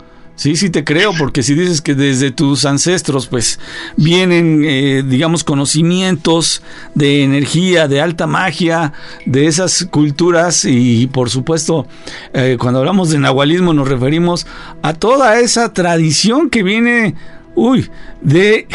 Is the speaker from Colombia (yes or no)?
no; Mexico; born there; Aquí en México.